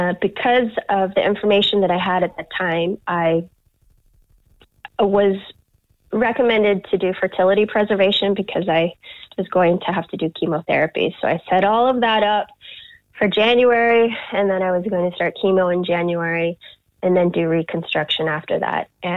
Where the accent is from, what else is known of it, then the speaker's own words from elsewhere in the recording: United States; And she's American, I'm American.